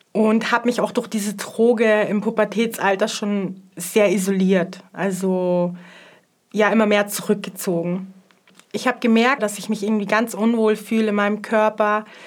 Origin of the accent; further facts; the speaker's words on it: Bavaria, Germany